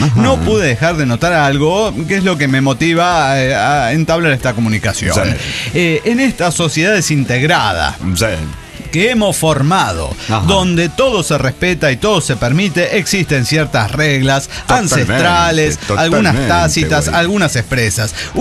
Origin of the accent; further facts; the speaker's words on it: Monterrey, Nuevo León, Mexico; de Monterrey, Nuevo León, México.